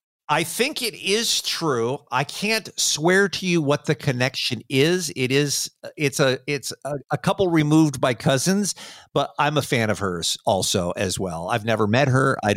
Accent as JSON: {"language": "English", "country": "United States", "accent": "American", "said": "And my accent doesn't help either. There's nobody out there who goes, ooh, American accents are so cute."}